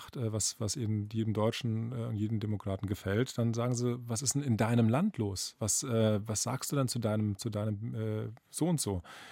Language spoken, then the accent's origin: German; Turkey; habe ich mir gedacht, wenn ich jetzt hier als Türke das Regelwerk der Meistersinger falsch singe, ja, hat er nicht verstanden, hat eben doch nicht das deutsche Blut